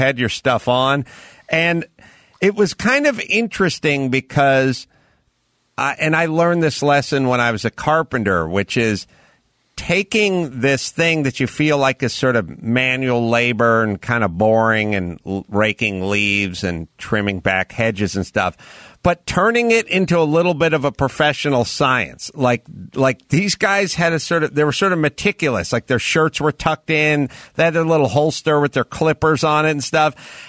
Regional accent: North Hollywood, California, United States; So Reseda's a couple of towns or cities over from where I grew up in North Hollywood.

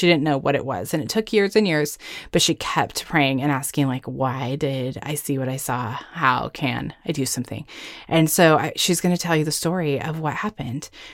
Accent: Arizona, United States; See, I'm from Arizona and now I live in Texas.

